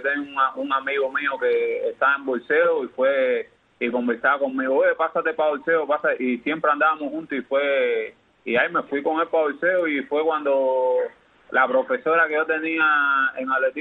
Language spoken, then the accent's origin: Spanish; Nueva Gerona, Isla de la Juventud, Cuba; born there; nací en Nueva Gerona, ahí en Nueva Gerona, ahí en por el cerca del Boulevard, ahí en 39 Pinal.